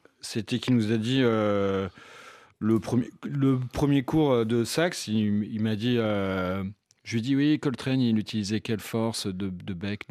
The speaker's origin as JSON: {"language": "French", "town": "Fougères", "region": "Brittany", "country": "France", "tie": "born or raised there", "said": "je suis né à Fougère, j'ai appris la musique."}